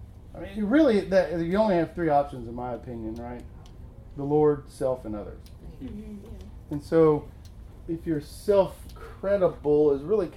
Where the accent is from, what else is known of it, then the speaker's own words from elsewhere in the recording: Fort Worth, Texas, United States; So we were from basically neighboring trash neighborhoods.